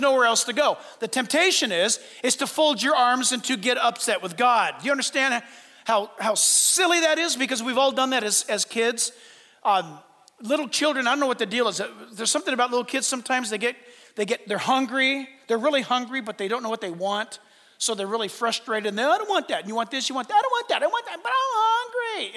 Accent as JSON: {"language": "English", "town": "San Diego", "region": "California", "country": "United States", "tie": "born or raised there", "said": "Because my mom, I told you before, my mom was born and raised in Hawaii. So I was raised in San Diego under my mom's house care, right?"}